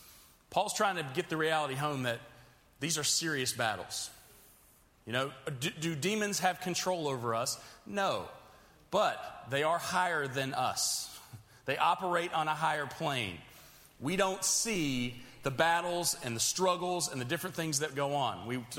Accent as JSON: {"language": "English", "region": "England", "country": "United Kingdom", "said": "Hey, you know I'm the English guy, so I got to give you some Shakespeare tonight."}